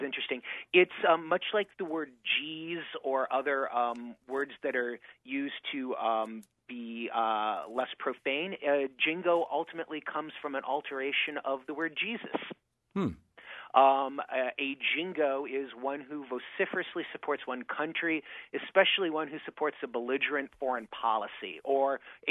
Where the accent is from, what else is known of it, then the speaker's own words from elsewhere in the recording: Michigan, United States; accent: Michigan; now in Boston, United States; I haven't picked up a Boston accent, but I've lost a lot of distinguishing characteristics of my Michigan accent.